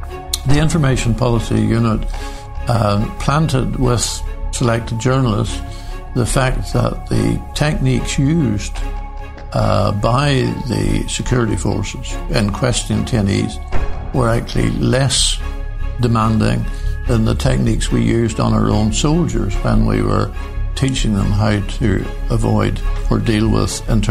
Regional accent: Northern Ireland, United Kingdom; Because I grew up in Northern Ireland, because I knew a lot of the background

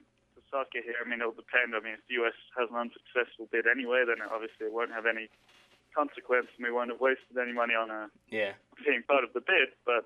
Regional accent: Brighton, South East England, United Kingdom; accent: mixed; moved away as an adult; now in Chicago, United States; I have a bit of a mixed accent, but I'm from England originally, from Brighton, which is near London. And I moved to Chicago about 10 years ago to go to grad school out here.

